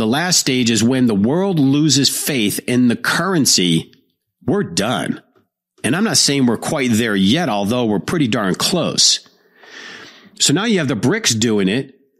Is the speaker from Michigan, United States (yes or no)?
yes; Detroit, Michigan, United States; Democrats are not the blue dog Democrats like I grew up with in Detroit.